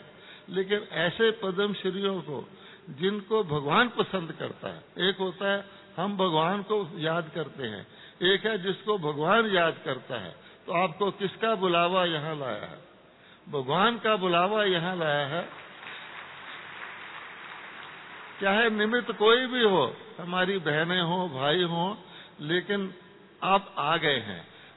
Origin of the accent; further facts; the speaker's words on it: Delhi, India; मैं दिल्ली का रहने वाला हूँ